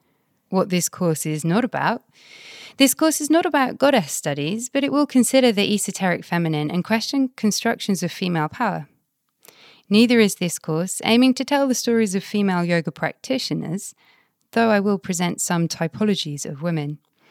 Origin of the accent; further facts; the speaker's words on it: United Kingdom; first language English; I am female, white, British. My first language is English, though I have been studying Sanskrit for the past 8 years or so.